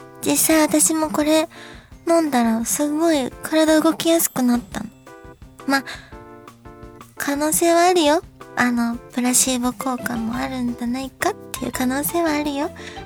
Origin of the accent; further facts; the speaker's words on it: Kansai, Japan; やっぱり関西出身だから私